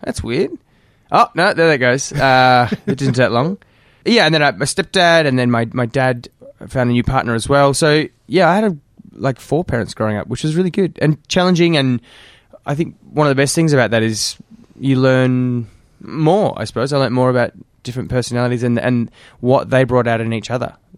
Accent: Glen Waverley, Victoria, Australia; Yeah, I grew up here. I grew up in Glen Waverley, not in the city. And in fact, didn't really know a lot about the city at all. But yeah, I grew up in the sheltered southeastern suburbs of Melbourne.

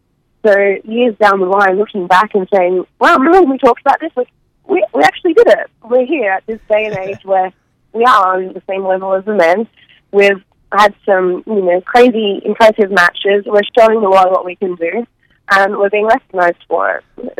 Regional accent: Australia; Yes, I do play a villain, but I'm Australian.

